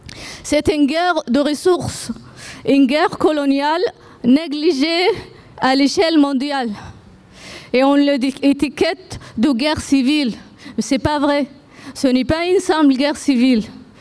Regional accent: Sudan; first language Arabic; French is a second language; Je m'excuse si j'ai un accent, si je fais des erreurs en français. Ma langue maternelle, c'est l'arabe. Ma langue maternelle, c'est l'arabe. Je suis fière de ma langue.

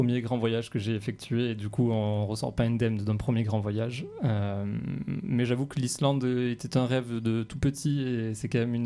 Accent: Provence-Alpes-Côte d'Azur, France; born there; Oui, clairement, oui, je suis né ici, enfin en Provence en tout cas.

